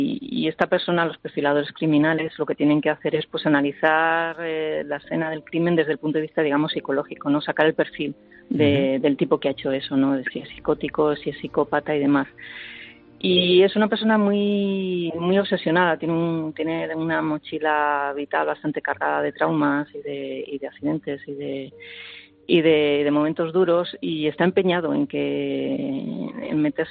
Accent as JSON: {"language": "Spanish", "town": "Santander", "region": "Cantabria", "country": "Spain", "tie": "born there", "said": "sí que la ambienté en un lugar que era mi tierra de nacimiento, que era Cantabria, Santander"}